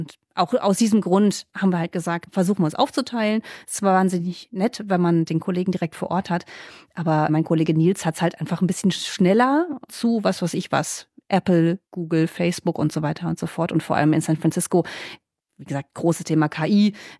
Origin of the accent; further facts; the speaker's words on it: Hesse, Germany; Das fällt mir jetzt als Hessin so ein bisschen schwerer.